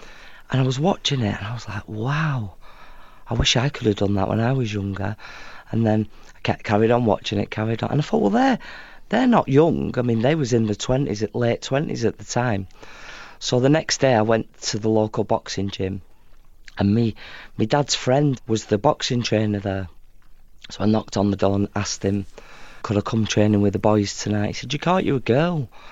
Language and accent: English; Fleetwood, North West England, United Kingdom; I grew up in Fleetwood, so Fleetwood's a fishing town in the north of England, right by the sea, and it was a tough childhood.